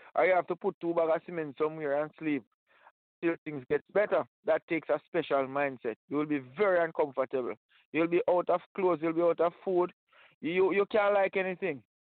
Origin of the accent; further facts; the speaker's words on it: Jamaica; Good night, listeners. … from Jamaica.